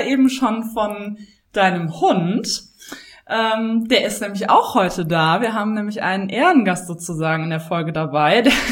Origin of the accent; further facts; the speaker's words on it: Cologne, North Rhine-Westphalia, Germany; born there; ich bin 31 Jahre alt. Ich bin in Köln geboren und lebe auch in Köln, auch aus vollster Überzeugung und mit ganz viel Freude.